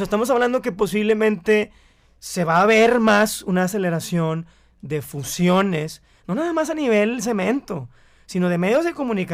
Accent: Mexico; en nuestras casas también somos mexicanos.

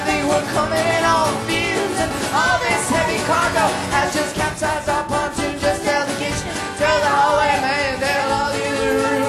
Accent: Charleston, South Carolina, United States; We're from Charleston, South Carolina.

